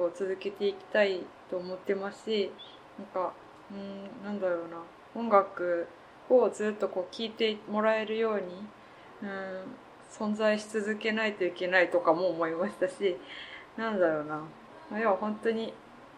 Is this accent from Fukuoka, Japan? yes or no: no; Maizuru, Kyoto, Japan; 舞鶴で生まれ育って、そして10年ぐらいの時を経て舞鶴に帰ってきて